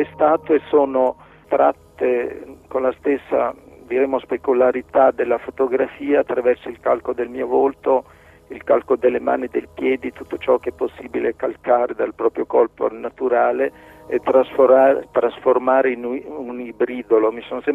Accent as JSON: {"language": "Italian", "town": "Vergato", "region": "Emilia-Romagna", "country": "Italy", "tie": "born there", "said": "sugli Appennini Toscano-Emiliani, dove sono nato a Vergato"}